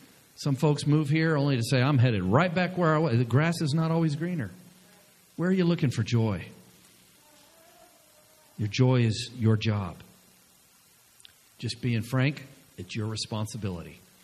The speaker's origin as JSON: {"language": "English", "region": "the South", "country": "United States", "said": "Now, I am from the South, and there's a church literally on every block."}